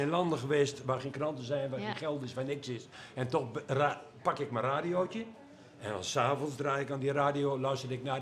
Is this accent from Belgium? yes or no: no; Netherlands; En ik ben wereldburger en ik ben mens en ik ben Nederlander.